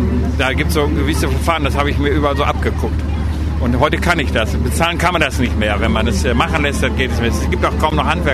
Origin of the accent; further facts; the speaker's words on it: Husum, Schleswig-Holstein, Germany; Erstmal bin ich in Husum groß geworden und als Kinder sind wir immer zum Hafen gegangen